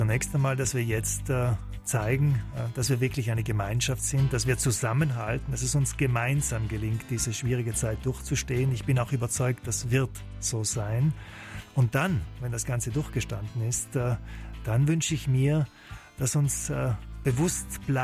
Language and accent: German; Trentino-Alto Adige, Italy; Ja, Südtirol ganz einfach meine Heimat ist.